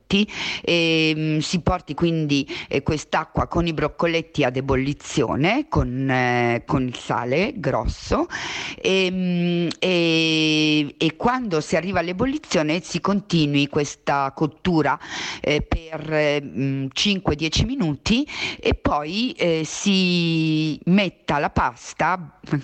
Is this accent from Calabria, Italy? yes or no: no; Apulia, Italy; questa ricetta mi arriva dalla mia terra, dalla Puglia, mi riconnette un po' con le mie radici, quelle radici che si sono perse nel mio muovermi tra diversi luoghi, sia in Italia che in Europa